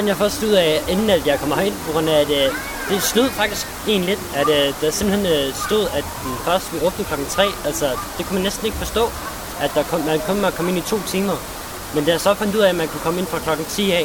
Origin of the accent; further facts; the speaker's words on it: Region of Southern Denmark, Denmark; jeg kan godt nok ikke tage sønderjysk, men sønderjyde kan man godt kalde mig.